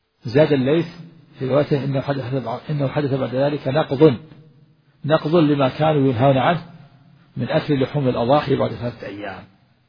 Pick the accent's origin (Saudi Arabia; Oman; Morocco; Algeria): Saudi Arabia; Najd; وكان هذا إلى عهد قريب عندنا في نجد هنا يملحون. كنت وأنا صغير أدرك هذا